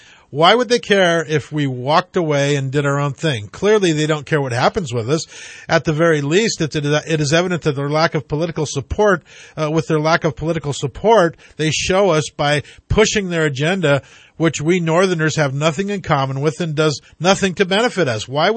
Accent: Yreka, California, United States; born there; now in Redding, United States; I mean, I've been in Redding a long time. I was born in Yreka.

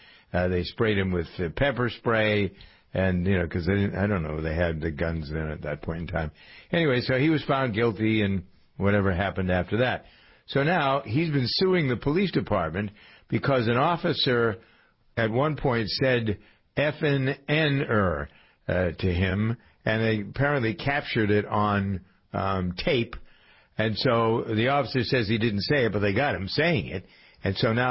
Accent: Framingham, Massachusetts, United States; And a situation in my hometown of Framingham, Massachusetts

